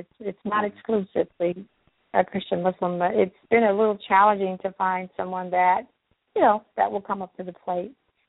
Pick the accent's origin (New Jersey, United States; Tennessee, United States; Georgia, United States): Tennessee, United States; Memphis; also born or lived in Northern California; And then I moved back here, Memphis, Tennessee, which is my hometown, in 2005.